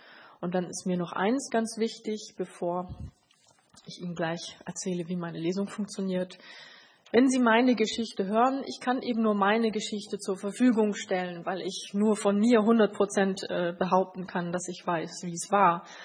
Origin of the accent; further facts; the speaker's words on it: Berlin, Germany; Also ich bin geboren in Berlin, ich bin in West-Berlin zur Schule gegangen, das wird ja immer gefragt. Ich bin so am Stadtrand zur Schule gegangen, heute würde man sagen Problemkiez.